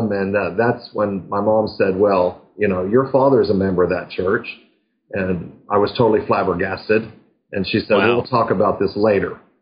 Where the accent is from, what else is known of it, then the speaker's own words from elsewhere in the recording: Gettysburg, Pennsylvania, United States; born there; now in Huntsville, United States; Well, no, I'm not a native Texan. I was actually born in Gettysburg, Pennsylvania. My mom and dad are both from Pennsylvania. And it's a long story, but suffice to say, I moved down to Texas in 1982